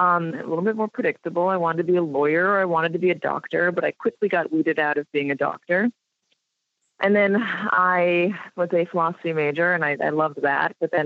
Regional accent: Los Angeles, California, United States; Okay, so I grew up in Los Angeles, and my parents were helicopter journalists.

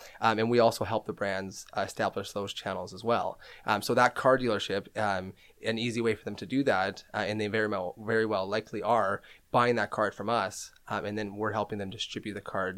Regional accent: Canada; So for us, being Canadian, we're super proud

